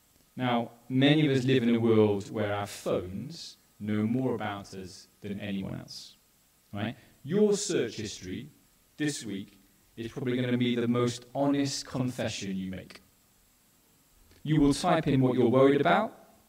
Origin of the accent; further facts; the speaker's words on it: England, United Kingdom; You know, we are British. Sharing is hard. You know, I absolutely get that. And being one of the Englishmen in the room, I definitely get it, right?